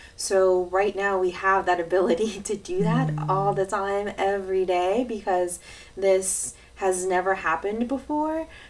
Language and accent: English; Mexico; I'm originally from Mexico